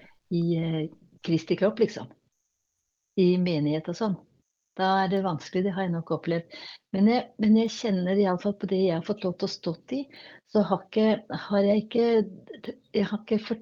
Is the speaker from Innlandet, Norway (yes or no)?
yes; Innlandet, Norway; now in Larvik, Norway; Nei, jeg er ikke sunnmøring. Jeg har vokst opp med … så jeg er hedmarking. Så, men det er mange år siden jeg bodde på Hedmarken. I dag så bor jeg i Larvik, gift der og har vært bodd i Larvik siden 1972